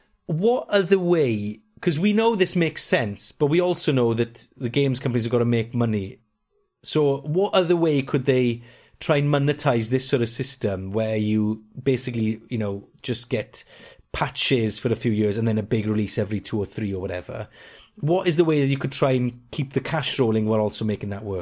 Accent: Wales, United Kingdom; Because we're stereotypical Welsh.

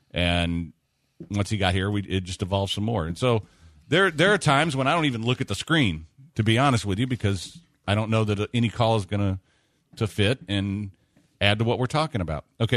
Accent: United States; I'm an American.

